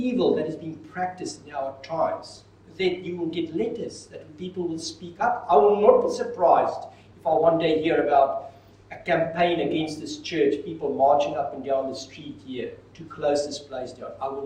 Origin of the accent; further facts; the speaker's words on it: Kroonstad, Free State, South Africa; I'm coming from Kroonstad, studied in Bloemfontein.